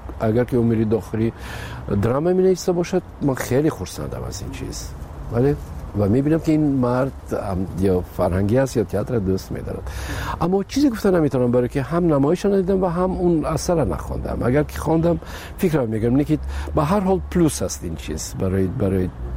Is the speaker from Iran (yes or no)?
no; Tajikistan; moved away; من بیشتر میخواستم که به وطنم خدمت کنم، با تئاتری تاجیکستان